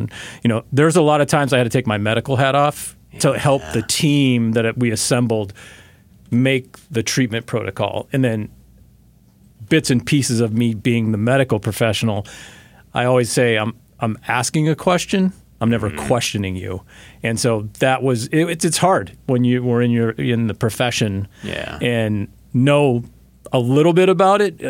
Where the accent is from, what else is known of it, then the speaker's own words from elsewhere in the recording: Denver, Colorado, United States; Yeah, so when I grew up in Denver, Colorado, and okay. I was in high school. I went to a Jesuit high school